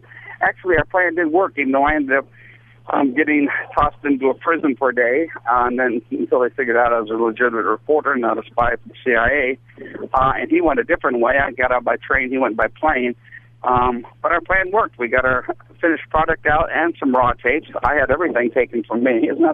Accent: New Hampshire, United States; born or raised there; now in Minneapolis, United States

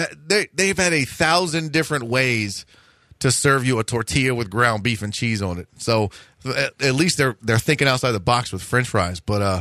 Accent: Houston, Texas, United States; I'm from Houston

